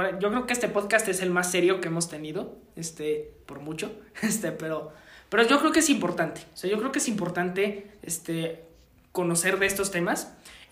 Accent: Mexico; nosotros como mexicanos tenemos que empezar a enfocarnos más en nuestras raíces.

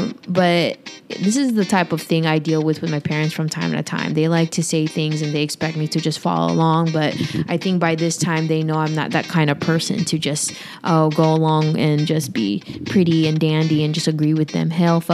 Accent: Philippines; Like, I'm a Filipina, I'm 34, and I'm proud of my body.

